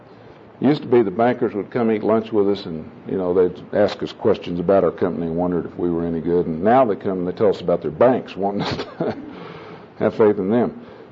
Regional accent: Oklahoma, United States; I'm from Oklahoma. We're broke in Oklahoma.

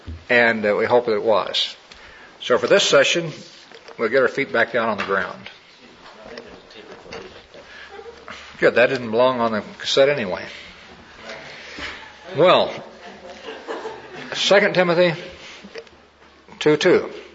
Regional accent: Missouri, United States; My home state is Missouri. And one of my ancestors used to raise mules.

